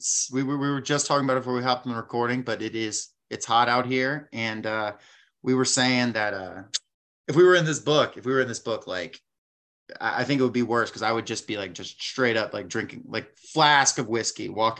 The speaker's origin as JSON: {"language": "English", "region": "Tennessee", "country": "United States", "tie": "born or raised there", "said": "I grew up in Tennessee for a long time, and people would always say stuff along times of like, oh, Tennessee, all the hills and stuff. Well, I'm from Middle Tennessee is the problem."}